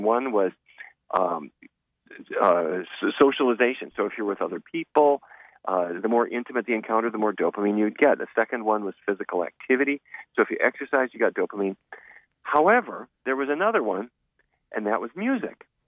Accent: Fargo, North Dakota, United States; I grew up in Fargo, North Dakota, and my parents had the idea that any civilized person ought to be able to play at least two instruments.

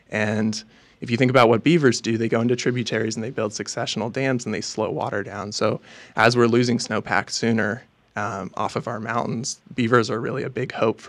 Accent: Oregon, United States; I grew up on Thompson Creek. We bought it from a family that had been there since the 30s

